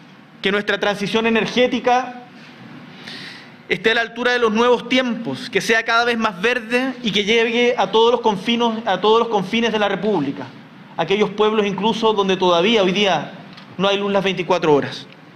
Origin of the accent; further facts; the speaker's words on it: Chile; todas y todas somos chilenos